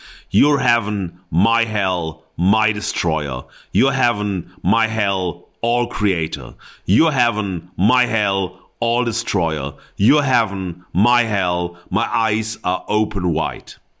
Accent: North Rhine-Westphalia, Germany; Ich bin selber im Ruhrgebiet groß geworden

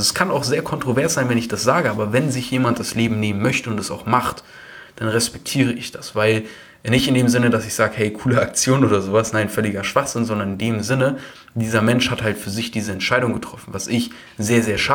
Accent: Hamburg, Germany; ich bin hier in Deutschland, in Hamburg aufgewachsen, so, einfach aus einer guten mittelständischen Familie

